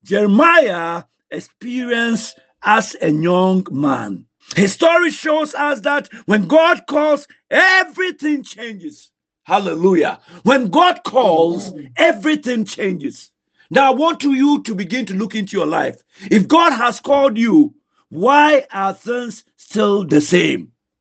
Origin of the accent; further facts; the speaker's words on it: Winneba, Central Region, Ghana; also born or lived in Cape Coast; I'm from Winneba. I was born in Cape Coast. My parents are both from Winneba.